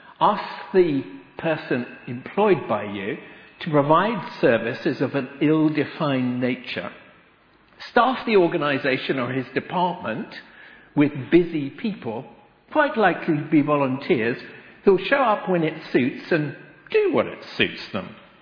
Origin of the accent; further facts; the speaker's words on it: Ireland; and you never know, as an Irishman, that my connections, as you've heard